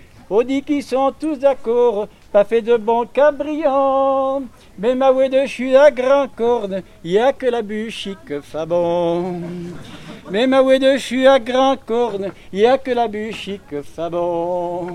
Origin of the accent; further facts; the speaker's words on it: Rontalon, Auvergne-Rhône-Alpes, France; Je suis venu apporter ce qui se faisait dans mon village. Alors je suis de Rontalon.